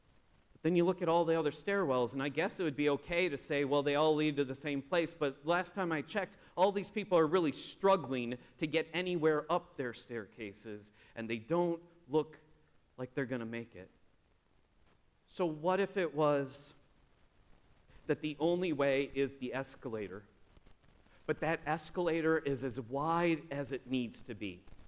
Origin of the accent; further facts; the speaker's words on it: Minnesota, United States; I'm from Minnesota. We're nice people.